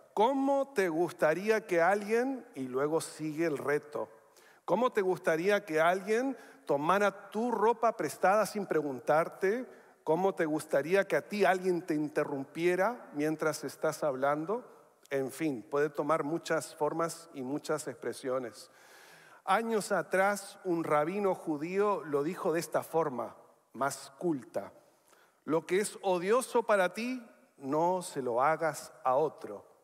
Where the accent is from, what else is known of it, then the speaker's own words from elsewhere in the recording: Chile; Tengo raíces varias. Nacido en Chile, criado en Chile, de padre norteamericano, de madre canadiense. Mis hijos han nacido en Estados Unidos, Uruguay y Chile. Así que tengo varios pasaportes